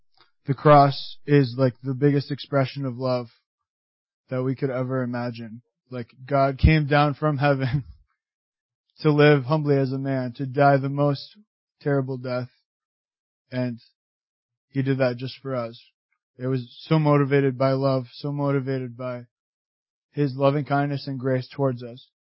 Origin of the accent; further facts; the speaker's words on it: Baltimore, Maryland, United States; I'm from Baltimore. I'm not from any like cool place like Finland or Brazil. Just Baltimore.